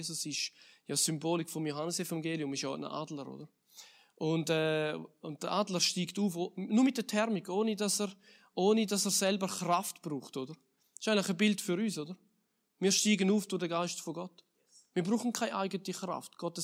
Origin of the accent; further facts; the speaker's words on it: Switzerland; ich weiss, wir sind Schweizer.